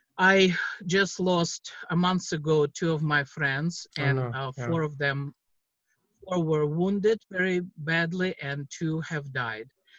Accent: Kyiv, Ukraine; English is a second language; Well, I'm from Kyiv, Ukraine, from Calvary Chapel, Kyiv, and I'm a missionary at the east of Ukraine, at the front line.

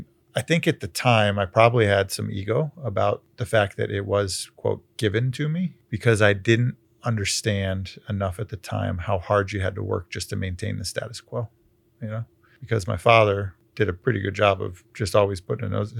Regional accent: New York, United States; Growing up in Central New York, and I'd gone to school in New England for a couple of years before college.

